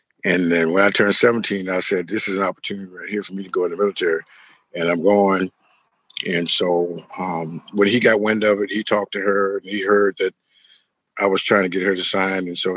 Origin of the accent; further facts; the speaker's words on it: Homestead, Florida, United States; But anyway, yeah, I grew up in the South in Homestead, Florida, and like I said, my mother had 12 kids and I grew up working, doing stuff.